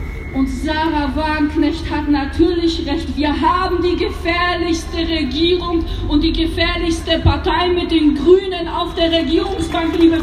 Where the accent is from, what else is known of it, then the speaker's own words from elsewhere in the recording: Poland; Und ich habe es ja vorhin gesagt, ich komme aus Polen.